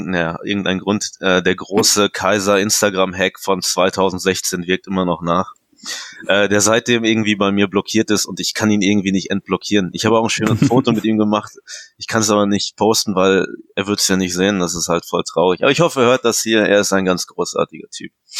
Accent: Paderborn, North Rhine-Westphalia, Germany; Vorgestern war ich in meiner Heimatstadt Paderborn, habe einen Spaziergang gemacht

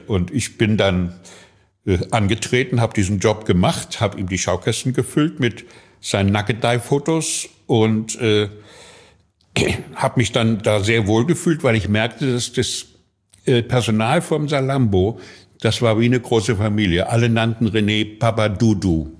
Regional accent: Fulda, Hesse, Germany; Ich komme aus Fulda

